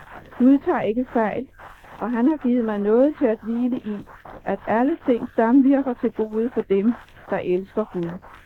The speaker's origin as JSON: {"language": "Danish", "town": "Copenhagen", "region": "Capital Region", "country": "Denmark", "tie": "born there", "said": "og jeg er født i København den 7. august 1893."}